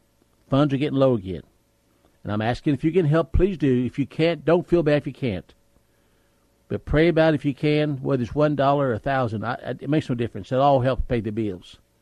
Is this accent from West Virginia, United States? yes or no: yes; West Virginia, United States; I barely speak English because I come from West Virginia.